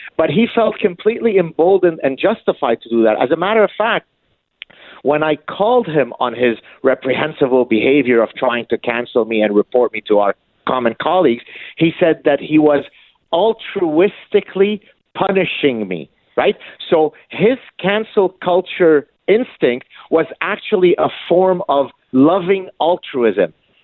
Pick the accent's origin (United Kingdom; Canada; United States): Canada; I'm a Canadian.